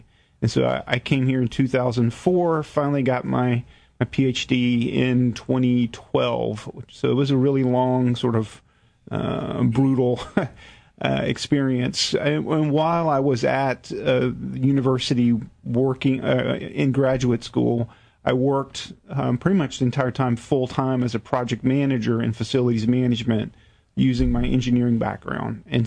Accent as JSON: {"language": "English", "town": "Albany", "region": "Georgia", "country": "United States", "tie": "born or raised there", "said": "but I grew up in the Deep, Deep South, a town called Albany, Georgia. And I grew up in a very politically and religiously conservative milieu."}